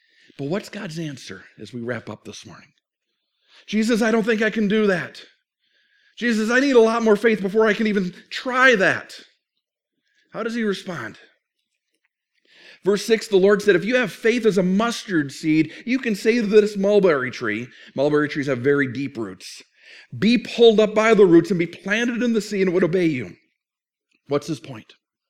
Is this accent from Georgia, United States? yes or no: no; Minnesota, United States; I grew up in Minnesota. Grew up on ice. Grew up skating.